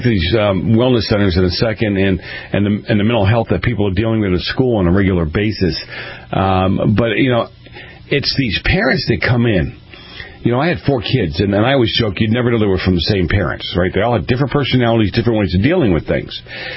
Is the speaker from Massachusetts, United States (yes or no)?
yes; Boston, Massachusetts, United States; I grew up in Boston. When you start to tie up traffic in Boston, they're not happy people.